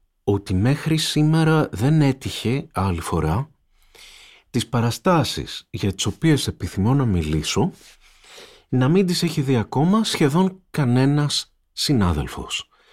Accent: Peloponnese, Greece; είμαι ένας κριτικός από τη Μάνη

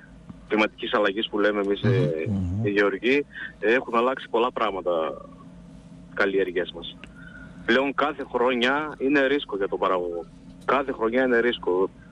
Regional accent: Antelies, Greece; στο χωριό μου, στις Αντελιές, από εκεί όπου κατάγομαι

